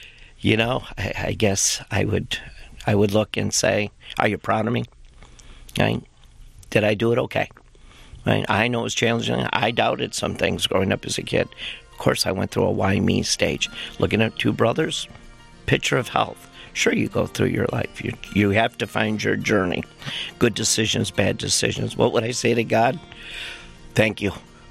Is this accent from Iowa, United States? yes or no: no; Detroit, Michigan, United States; I grew up in Northwest Detroit and that I was surrounded by those kids in the 48227